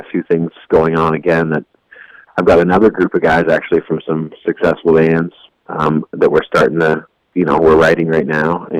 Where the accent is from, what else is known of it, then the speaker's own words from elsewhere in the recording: Canada; also born or lived in Wales; I was born in Wales, in Great Britain, okay. And I moved over to Canada when I was three.